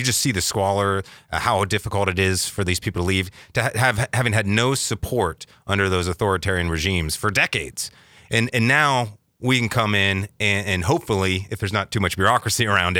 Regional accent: Ohio, United States; I grew up in Ohio.

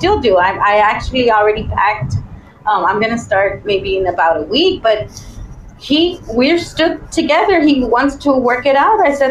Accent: San Antonio, Texas, United States; Well, I'm starting from San Antonio, Texas. I'm from San Antonio, Texas.

